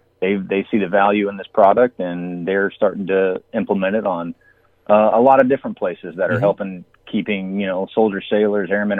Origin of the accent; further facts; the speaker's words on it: Odessa, Texas, United States; considering the fact I grew up in it in Odessa